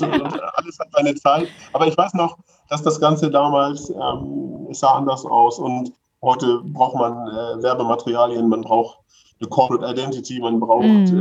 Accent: Hamburg, Germany; ich komme aus Hamburg, also bin schon so ein bisschen Stadtkind, also ich brauchte immer eine Stadt in der Nähe.

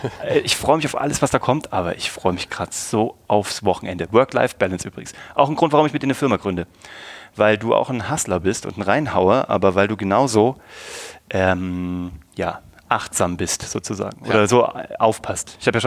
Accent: Kassel, Hesse, Germany; now in Munich, Germany; Ich komme aus Kassel eigentlich, ich bin jetzt 38, ich habe wie gesagt einen Sohn, 6 Jahre alt, meine Frau Charlotte, ich lebe jetzt in München.

